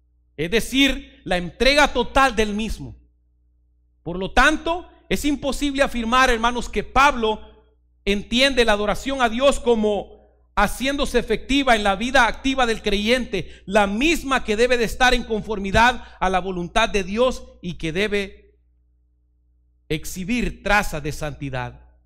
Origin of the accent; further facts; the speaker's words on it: El Salvador; soy salvadoreño por si alguno no sabía.